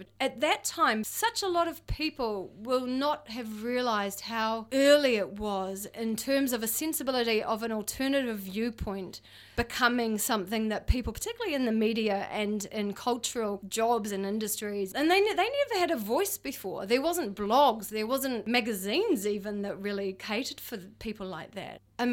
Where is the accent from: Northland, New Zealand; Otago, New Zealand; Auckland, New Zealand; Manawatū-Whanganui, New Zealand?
Northland, New Zealand; Kerikeri; I grew up in Kerikeri